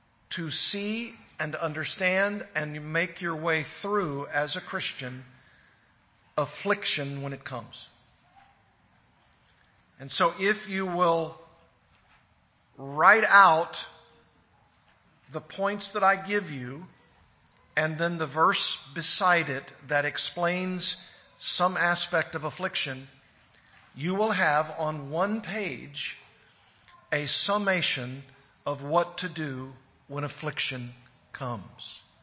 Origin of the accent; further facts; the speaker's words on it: Arkansas, United States; Well, I grew up in Arkansas, and my education was not, let's say, sturdy.